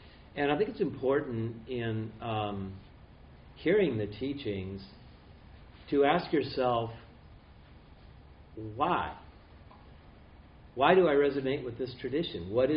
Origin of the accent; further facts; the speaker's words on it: Marin County, California, United States; I can make that joke because I grew up in Marin County.